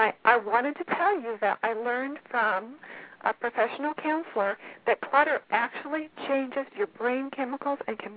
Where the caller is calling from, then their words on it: Little Rock, Arkansas, United States; I'm calling from Little Rock, Arkansas.